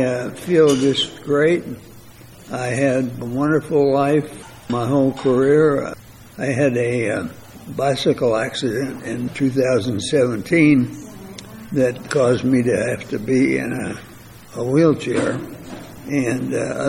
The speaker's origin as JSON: {"language": "English", "town": "Des Moines", "region": "Iowa", "country": "United States", "said": "I'm originally from Des Moines. And I went back there when I got out of the service."}